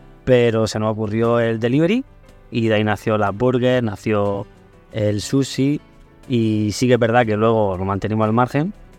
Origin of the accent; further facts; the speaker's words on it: La Unión, Region of Murcia, Spain; now in San Javier, Spain; Yo, aunque soy de La Unión, llevo ya muchísimos años viviendo aquí en San Javier.